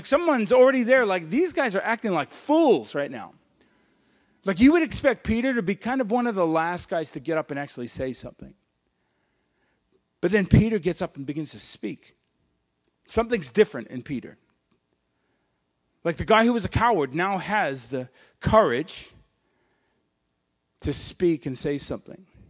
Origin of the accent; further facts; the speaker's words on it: Hamilton, Waikato, New Zealand; born there; I was born in New Zealand. Hamilton, New Zealand.